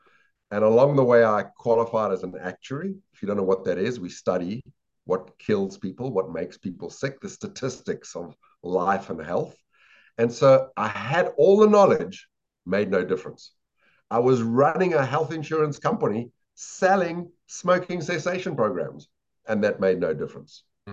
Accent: South Africa; moved away as an adult; now in United States; Well, you'll very quickly tell from my accent that I'm not from America, which is where I live. I grew up in South Africa, started and ran my first business there.

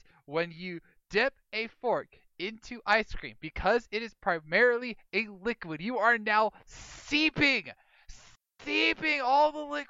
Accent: Illinois, United States; I'm from Illinois, dang it.

